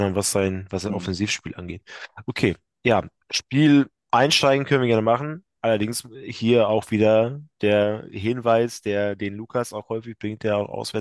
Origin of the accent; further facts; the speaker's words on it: Kiel, Schleswig-Holstein, Germany; man kennt es zwar als Kieler